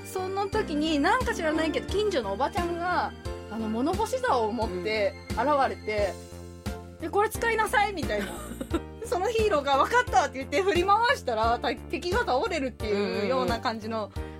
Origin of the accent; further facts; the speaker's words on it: Hokkaido, Japan; 僕だけがいない街は地元の北海道を舞台にした話だから